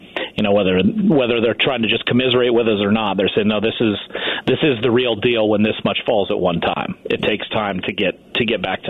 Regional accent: Northwest, United States; I grew up in the Northwest, so I kind of grew up around snow.

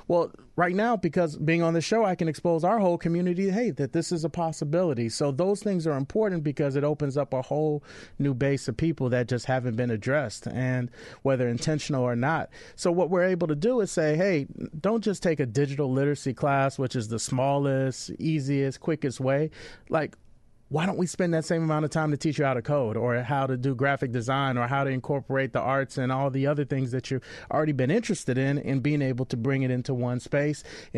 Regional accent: Chicago, Illinois, United States; Born and raised in Chicago, which is really important if you're going to start something like this in Chicago.

